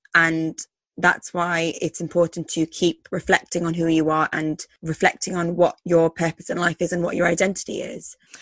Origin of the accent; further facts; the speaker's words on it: Ireland; born there; now in England; So I was born in Ireland, and then I lived in Canada and America before I moved to England. Now, obviously, my background is still Pakistani